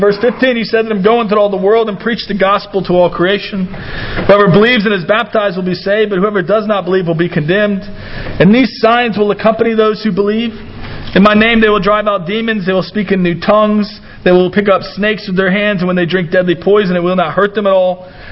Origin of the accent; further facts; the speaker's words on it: United States; It came from America, which I'm American, so I can say that.